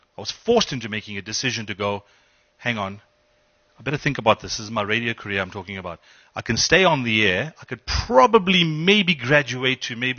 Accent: Durban, KwaZulu-Natal, South Africa; moved away as an adult; now in Johannesburg, South Africa; When I came to Joburg from Durban in 97

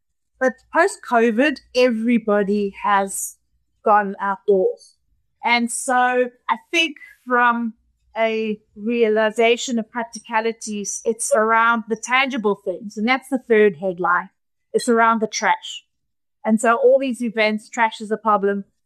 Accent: South Africa; on my journey, I'm first South African to climb three other mountains as well.

